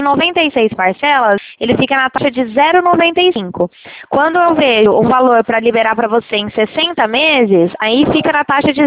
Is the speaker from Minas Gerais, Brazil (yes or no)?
no; Presidente Prudente, São Paulo, Brazil; Eu sou aqui de Presidente Prudente